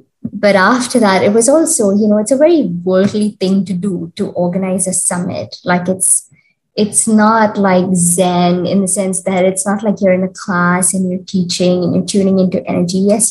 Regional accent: India; This word is unfamiliar to me as an Indian, style of yoga. In our country, whether it's yoga, classical music, or classical dance, it's always, you know, the lineage or the gharana.

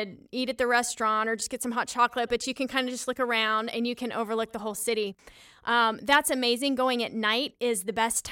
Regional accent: Albuquerque, New Mexico, United States; also born or lived in The Woodlands, Texas; Yeah, because of how my family moved, I grew up both in the Woodlands, Texas, which is north of Houston, and in Albuquerque, New Mexico.

